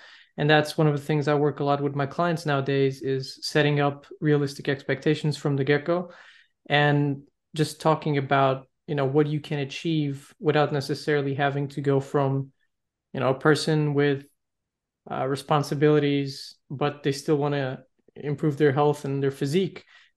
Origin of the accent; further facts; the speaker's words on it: Lisbon, Portugal; Yeah, 100%.